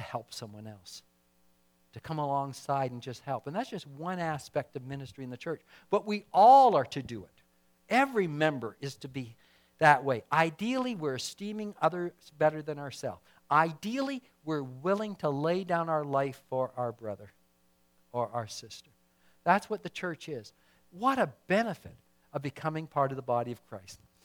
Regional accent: Ontario, Canada; somehow in the conversation it came up that I was from Ontario.

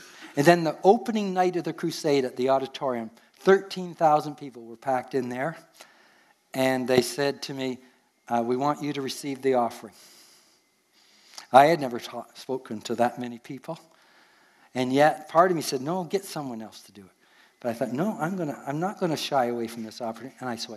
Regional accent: Canada; accent: Canadian; But I had my Canadian accent going for me, and so that helped a little bit.

